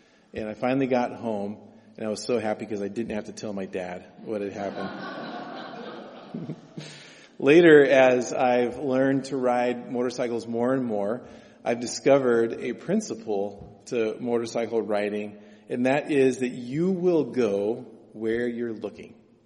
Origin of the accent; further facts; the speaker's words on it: Medford, United States; I grew up in Medford, and just outside of town, it was kind of in this semi-rural but also kind of country area.